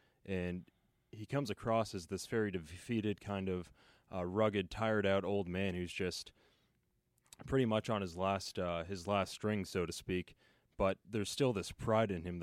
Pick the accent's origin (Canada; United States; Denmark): Canada; Toronto, Ontario; I'm from Toronto, Canada.